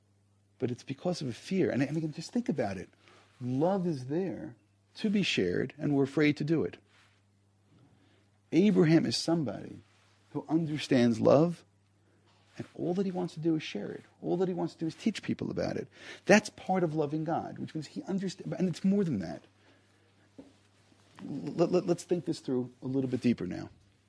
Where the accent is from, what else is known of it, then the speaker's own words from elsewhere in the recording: New York City, New York, United States; Again, I grew up in New York.